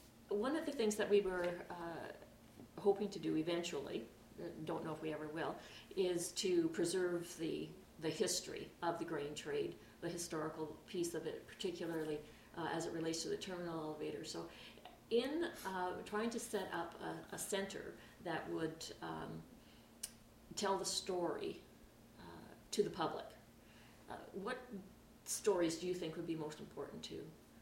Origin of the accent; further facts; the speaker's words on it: Thunder Bay, Ontario, Canada; growing up in Thunder Bay and having a father in the industry